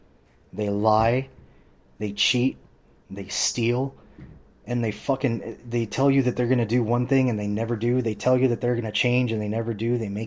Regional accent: Huntington Beach, California, United States; And I'm like, dude, I grew up in Huntington Beach. This is my fucking town.

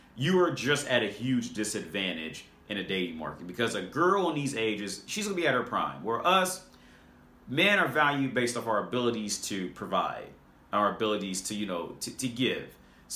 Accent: Ohio, United States; I'm from Ohio, and this is in Dayton, Ohio, where I was going to school.

